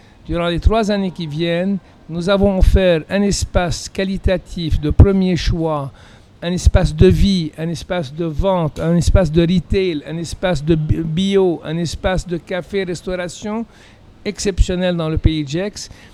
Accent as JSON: {"language": "French", "country": "Lebanon", "lives_now": "France", "said": "Je suis un Libanais qui a fait ses études à Lausanne, qui a fait l'École Polytechnique de Lausanne"}